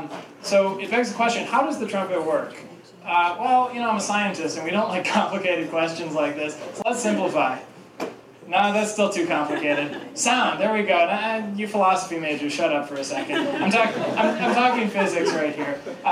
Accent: Ann Arbor, Michigan, United States; played in Pioneer High School Band because I grew up here in Ann Arbor.

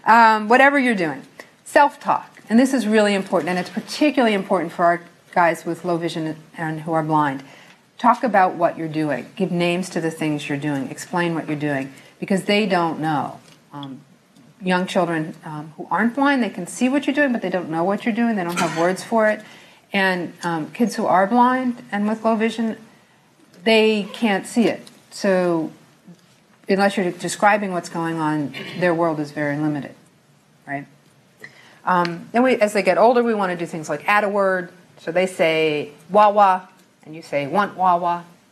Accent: New York City, New York, United States; But again, I'm from Brooklyn, and I teach this workshop in Brooklyn

